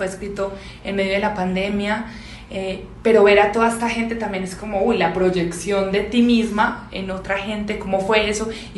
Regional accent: Rionegro, Antioquia, Colombia; now in Bogotá, Colombia; yo soy de Antioquia, de Río Negro, vivo hace 8 años, 9 años aquí en Bogotá

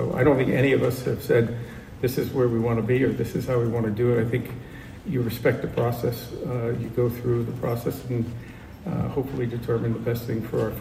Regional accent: Washington, District of Columbia, United States; As you know, I grew up in Washington, D.C. I spent a lot of time at the old RFK Stadium.

